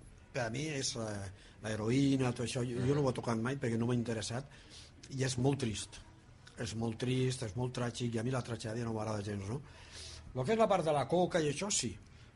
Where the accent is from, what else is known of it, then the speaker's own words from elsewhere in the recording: Valencian Community, Spain; nosaltres a València, el meu poble està a una hora i quart del centre de València caminant.